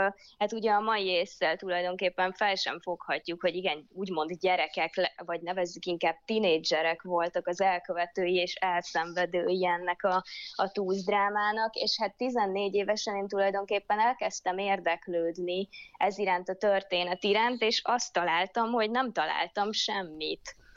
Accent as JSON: {"language": "Hungarian", "town": "Balassagyarmat", "region": "Nógrád", "country": "Hungary", "tie": "born there", "said": "ugye Balassa gyarmati születésű vagyok"}